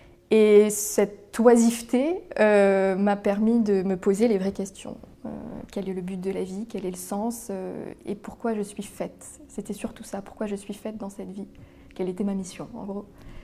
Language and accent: French; Nice, Provence-Alpes-Côte d'Azur, France; now in Paris, France; je viens de Nice, donc de la Côte d'Azur, et j'ai grandi dans une famille qui est de tradition chrétienne, catholique de la part de mon père, puisqu'il est d'origine italienne, et un peu orthodoxe du côté de ma maman, puisqu'on descend de la Russie.